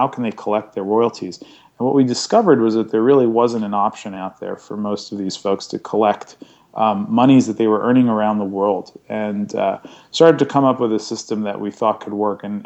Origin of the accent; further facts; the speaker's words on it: New York, United States; I was obsessed with lots of different bands growing up in New York.